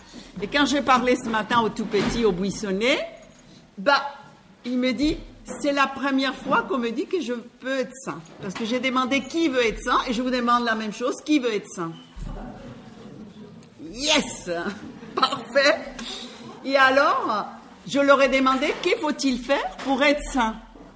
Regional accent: Colombia; French is a second language; now in France; Je suis colombienne, mon accent s'entend, mariée avec un Français depuis 40 ans

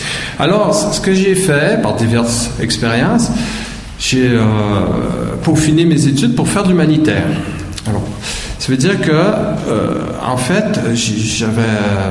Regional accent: Quebec, Canada; born there; Je suis né au Québec, dans ces grandes régions forestières, remplies de lacs, où beaucoup d'Européens rêvent d'aller vivre. Et puis, c'est une petite ville industrielle, là, avec plein de forêts.

